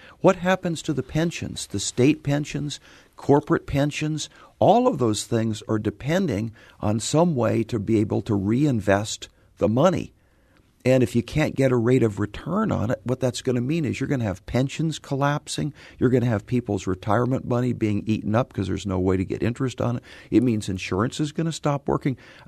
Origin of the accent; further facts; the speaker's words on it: Missouri, United States; You know, I grew up in St. Louis County, went to high school here, got a degree in engineering.